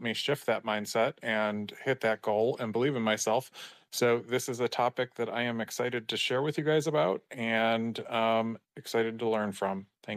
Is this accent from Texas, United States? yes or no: yes; Dallas, Texas, United States; I am 40 years old and I am from Dallas, Texas.